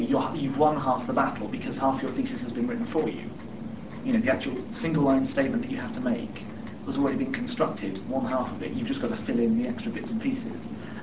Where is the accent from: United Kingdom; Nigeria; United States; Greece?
United Kingdom; The thing, because I'm British, the thing that people do in Britain increasingly now